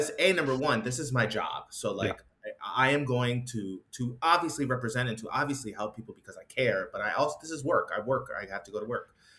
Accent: Chicago, Illinois, United States; So I'm from Chicago, so I was representing Illinois

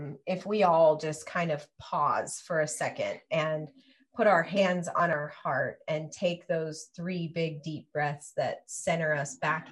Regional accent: Midwest, United States; You know, I'm a girl from the Midwest. I've seen The Wizard of Oz, I think about 3,000 times. They would show it every year growing up.

